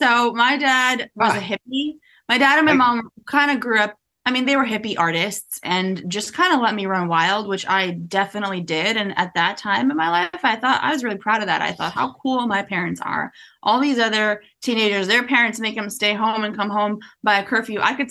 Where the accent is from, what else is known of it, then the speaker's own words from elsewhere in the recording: Saint Petersburg, Russia; I grew up in St. Petersburg.